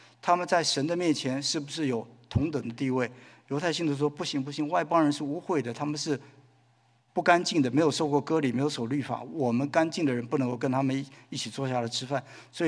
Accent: Taiwan; now in United States; 他知道我是台湾来的

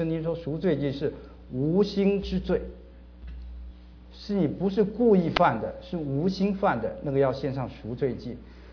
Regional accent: China; 我们中国人的普通话里面有一句就是得罪啊

